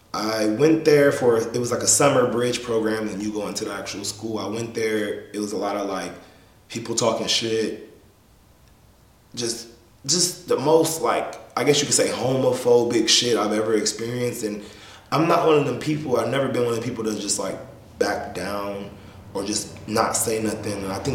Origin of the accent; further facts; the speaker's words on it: Sacramento, California, United States; I'm like, you know, I'm from Sacramento.